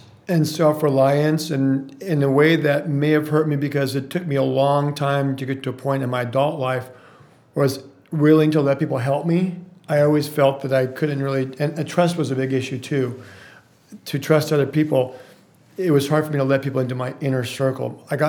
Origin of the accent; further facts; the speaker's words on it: Las Vegas, Nevada, United States; also born or lived in Sacramento, California; I was born in Sacramento, California. My mother moved to Las Vegas when I was a baby.